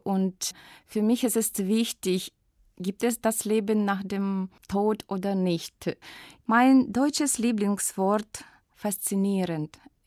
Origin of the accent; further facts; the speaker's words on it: Ukraine; German is a second language; Ich komme aus der Ukraine und meine Stadt liegt im Osten. Das ist eine große Stadt, 1,5 Millionen Menschen. Ich bin im 1970 geboren.